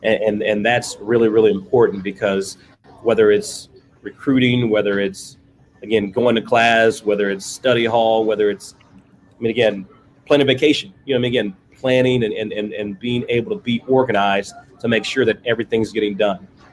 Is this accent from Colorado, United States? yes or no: no; Texas, United States; I'm from Texas, so recruiting, you know, Texas kids is something that, you know, interests me